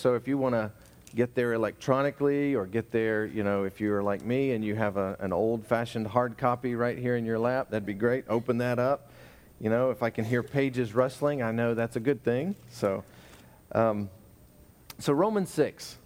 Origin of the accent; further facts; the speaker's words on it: Georgia, United States; also born or lived in Philippines; I grew up in Georgia in a very small town, and the Philippines was kind of very rural